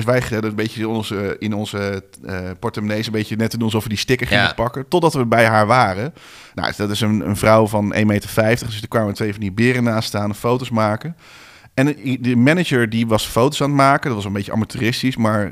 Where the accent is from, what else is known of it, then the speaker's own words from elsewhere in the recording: Netherlands; ik dacht, ik ben Hollander